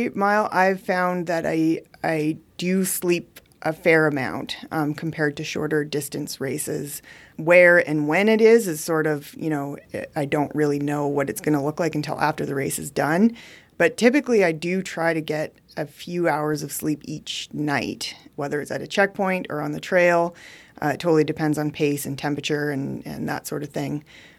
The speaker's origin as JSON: {"language": "English", "region": "Yukon", "country": "Canada", "tie": "born or raised there", "said": "having grown up watching the Yukon Quest dog sled race and just growing up in the Yukon experiencing the winter"}